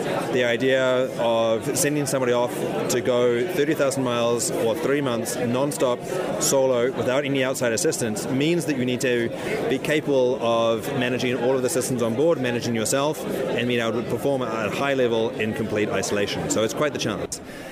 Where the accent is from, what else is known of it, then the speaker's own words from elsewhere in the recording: New Zealand; born there; I was born into a sailing family that was doing a cruise around the world. So three weeks after I was born in New Zealand, I was back on the boat in Bali